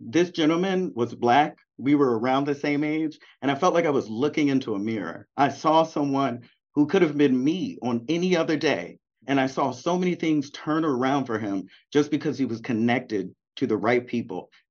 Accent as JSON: {"language": "English", "town": "Baltimore", "region": "Maryland", "country": "United States", "tie": "born or raised there", "said": "I'm Black American. So, you know, my lineage goes back to the slave trade in the United States. My folk have been here for a long time. I grew up in Baltimore, Maryland"}